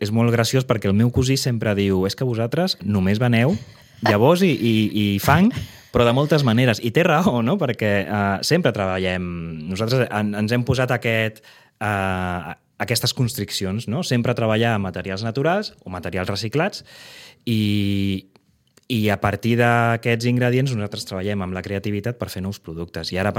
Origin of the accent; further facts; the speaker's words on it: Barcelona, Catalonia, Spain; now in Sitges, Spain; nosaltres venim de Barcelona, ja ens havien mudat a Sitges